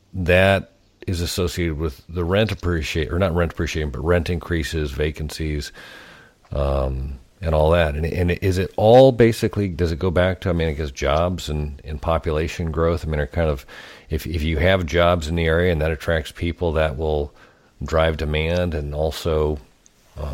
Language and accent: English; Kansas, United States; now in Portland, United States; I'm from the Midwest, and it's funny you bring up Lake of the Ozarks. I actually did a year down there at Osage Beach, but grew up in Kansas.